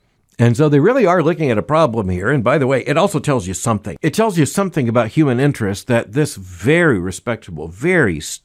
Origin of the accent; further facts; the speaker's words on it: Florida, United States; I grew up in Florida.